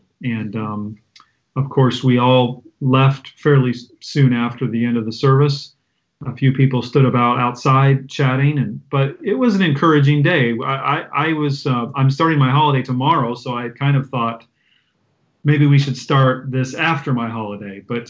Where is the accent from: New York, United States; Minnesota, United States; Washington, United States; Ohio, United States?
Washington, United States; I grew up near Seattle, so I won't try to point it out on the map behind me, but up in the northwest corner of the U.S., about a three-hour drive south from Vancouver, Canada.